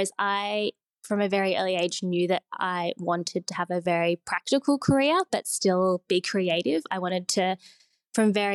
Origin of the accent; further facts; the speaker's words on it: Sydney, New South Wales, Australia; I grew up in Sydney